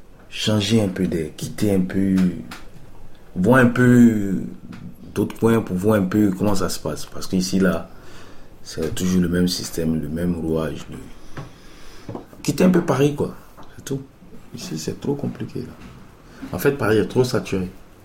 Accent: Côte d’Ivoire; Je viens de Côte d'Ivoire. Depuis la crise post-électorale, j'étais menacé.

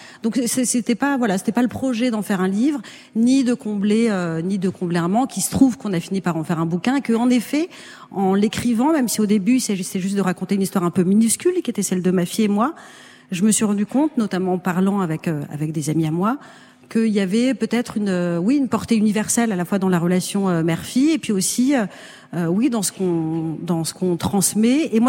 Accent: Strasbourg, Grand Est, France; moved away as an adult; Mais après j'ai grandi à Strasbourg, je suis restée jusqu'à mes 18 ans et une partie de ma famille est toujours

